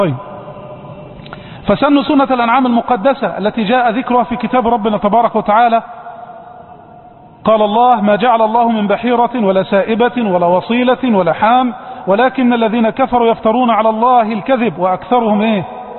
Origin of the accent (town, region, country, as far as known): Upper Egypt, Egypt